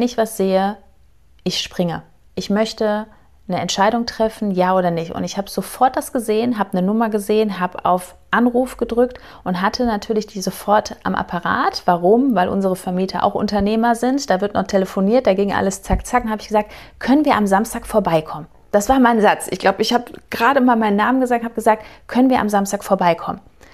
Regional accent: Cologne, North Rhine-Westphalia, Germany; wir kommen aus Kölle

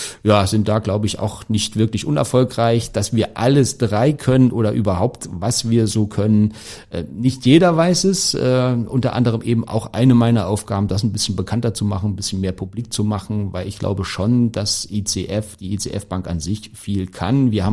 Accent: Thuringia, Germany; ich bin aufgewachsen in Thüringen, damals noch DDR

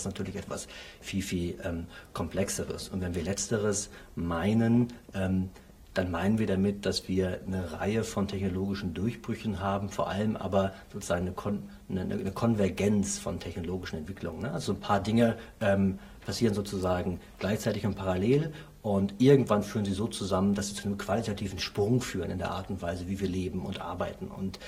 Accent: Essen, North Rhine-Westphalia, Germany; ich komme aus dem Ruhrgebiet, aus Essen.

